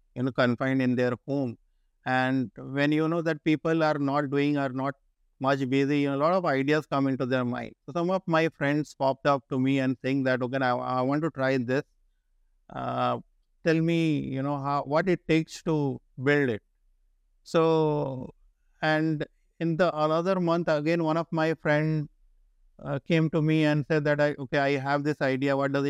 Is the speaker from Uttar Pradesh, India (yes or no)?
no; Kolkata, West Bengal, India; kept me glued in India, especially in my hometown in Calcutta, that, I will stay here and I will do for the city of mine